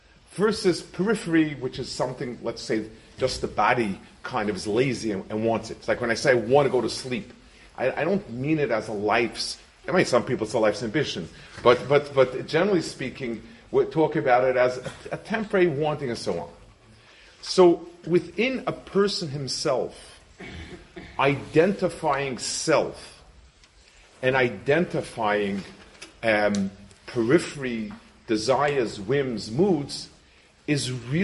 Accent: New York, United States; I grew up in Lower East Side, 50s, 60s, and many people had jobs, hard, rough work.

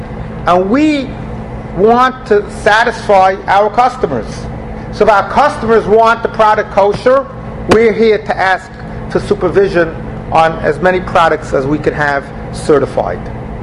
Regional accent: New York, United States; I'm a New Yorker, so I had the chutzpah to ask them

